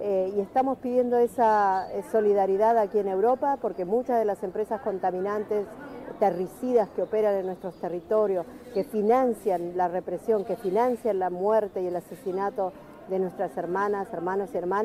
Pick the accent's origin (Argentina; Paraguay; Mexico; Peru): Argentina; Patagonia; Vengo de la Puebla Ibirimapu, del sur de la Patagonia, bajo administración argentina.